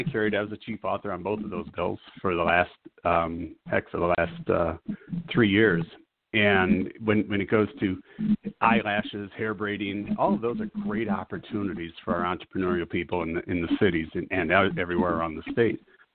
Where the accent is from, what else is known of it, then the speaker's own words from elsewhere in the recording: St. Paul, Minnesota, United States; I was born and raised in St. Paul. I'm a frog pounder for anybody who knows where that is, just west of the Capitol.